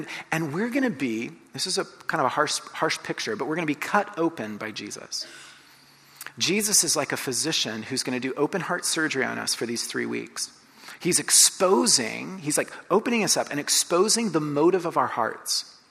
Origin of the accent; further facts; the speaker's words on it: Colombia; I grew up in Colombia, and so I was like, oh, okay.